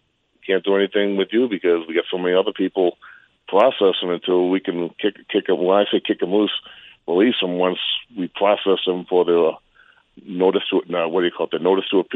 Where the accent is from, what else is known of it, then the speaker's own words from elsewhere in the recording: Massachusetts, United States; now in El Paso, United States; I'm originally from the South Shore. I've been with the Border Patrol in El Paso since 1996.